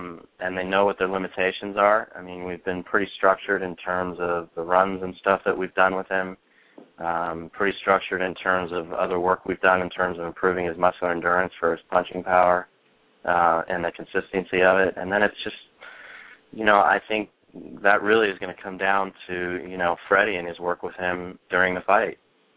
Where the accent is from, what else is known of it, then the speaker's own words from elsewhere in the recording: Toronto, Ontario, Canada; I grew up playing hockey in Toronto and a lot of other sports